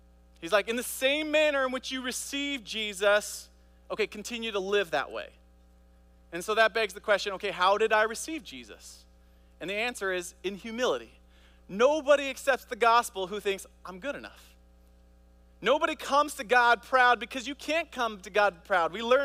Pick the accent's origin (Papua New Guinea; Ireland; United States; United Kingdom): Papua New Guinea; I grew up in Papua New Guinea, and there was the 4A tribe, which is over a mountain pass from where we lived.